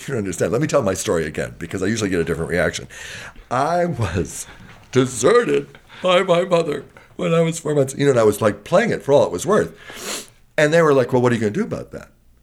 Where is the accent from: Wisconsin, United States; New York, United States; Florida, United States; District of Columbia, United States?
Wisconsin, United States; I'm fresh from Wisconsin, you know, customer's always right.